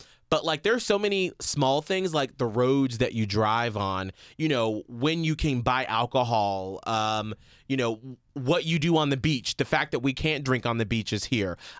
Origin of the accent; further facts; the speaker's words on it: Atlanta, Georgia, United States; first being my race, I'm black, and growing up in Atlanta where activism is so strong there